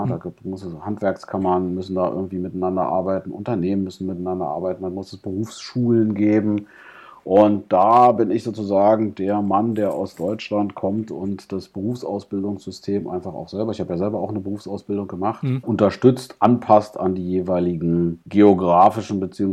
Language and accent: German; Yemen; dann eben tun muss als Jemenit.